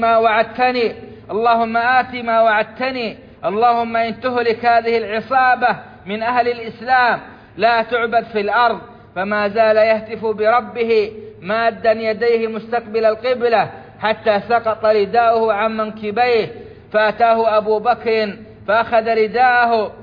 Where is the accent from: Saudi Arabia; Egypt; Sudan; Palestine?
Saudi Arabia